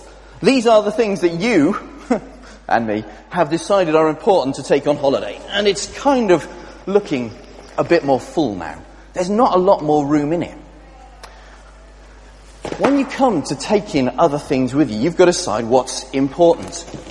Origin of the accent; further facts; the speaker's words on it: Wales, United Kingdom; I'm taking it because I'm Welsh.